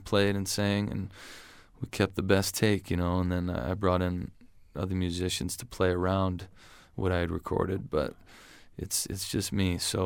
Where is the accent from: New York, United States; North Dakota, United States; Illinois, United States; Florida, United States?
Illinois, United States; Bloomington; So we did my hometown, Bloomington, Chicago, Minneapolis, St. Louis, Quad Cities